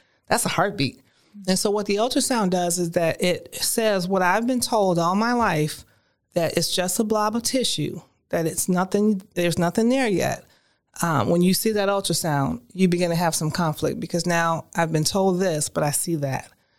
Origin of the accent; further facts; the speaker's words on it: Chicago, Illinois, United States; I grew up in Chicago, loving family, but still it's a decision that I could have made.